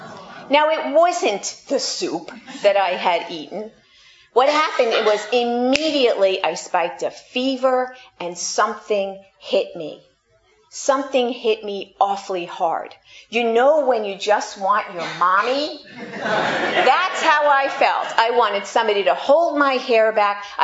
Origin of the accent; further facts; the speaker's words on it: New York, United States; Now, I'm from New York, so my first question was, who is Sue Gopher, and what is this game about?